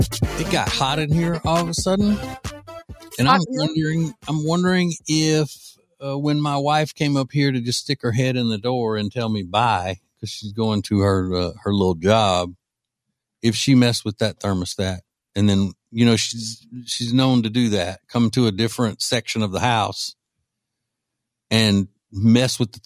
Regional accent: Louisiana, United States; than what my wife and I grew up in Louisiana

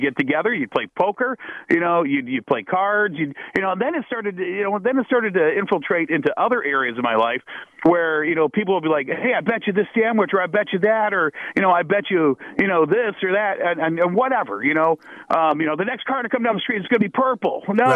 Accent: Toledo, Ohio, United States; And I remember, I grew up in Toledo, Ohio, and a buddy of mine introduced me to the casinos in Detroit because they didn't have casinos in Toledo at the time.

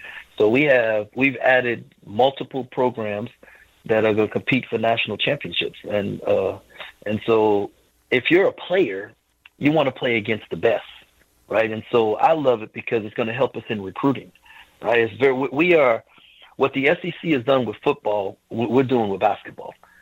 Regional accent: St. Croix, U.S. Virgin Islands; And so, but I grew up in the Virgin Islands. I grew up in St. Croix. And so the opportunity to go back to St. Thomas, and Reem and I, Coach Dowlin and I, both from the Virgin Islands.

